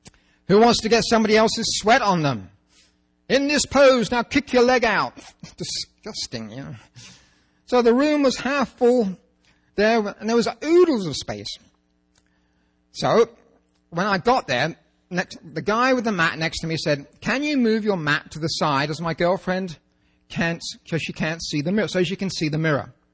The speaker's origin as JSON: {"language": "English", "region": "England", "country": "United Kingdom", "said": "I'm English, and there are only four things I like"}